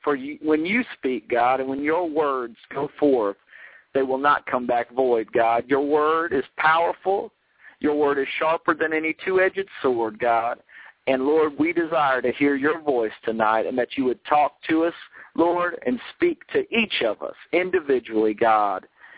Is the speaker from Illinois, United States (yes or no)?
no; Texas, United States; I know that I'm from Texas, and I might not pronounce it exactly how you pronounce it